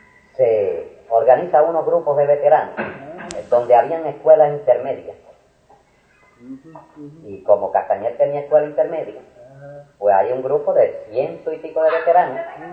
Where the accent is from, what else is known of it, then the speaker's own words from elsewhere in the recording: Venezuela; born there; yo nací en Venezuela. A los 6 meses, mi papá se muda a Mirasol, cuando yo tengo 6 meses de edad. Entonces, vivo ahí 7 u 8 años.